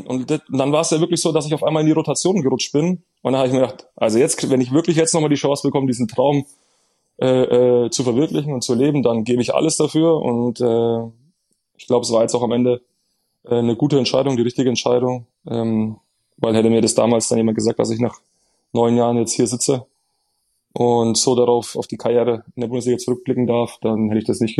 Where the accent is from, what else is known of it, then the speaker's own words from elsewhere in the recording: Würzburg, Bavaria, Germany; Ich komme aus Würzburg